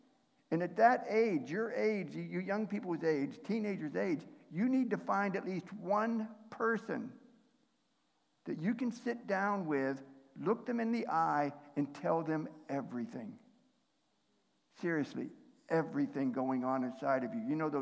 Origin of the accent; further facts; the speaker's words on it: Ohio, United States; now in Washington, United States; I grew up in Ohio. Oh, now I just lost half my crowd. Okay, let me give you some background. I live in the Pacific Northwest. The state of Washington is where I live now.